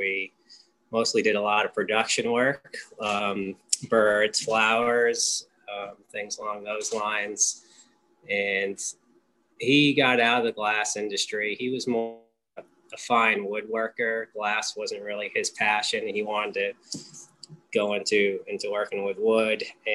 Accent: Connecticut, United States; now in Hinsdale, United States; Like I said, I live in Hinsdale, Massachusetts. I'm originally from Connecticut, moved to Massachusetts 16 years ago.

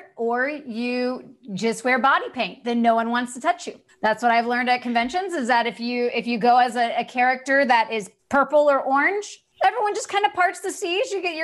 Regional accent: the South, United States; And see, and I'm from the South, so they're big huggers.

